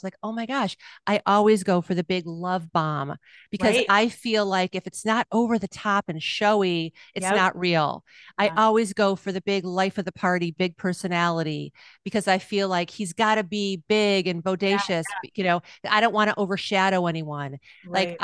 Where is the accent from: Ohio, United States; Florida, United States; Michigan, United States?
Ohio, United States; Cleveland; now in Seattle, United States; Right before I moved to Seattle, I decided to Zoom home to Cleveland. I'm from Cleveland, Ohio originally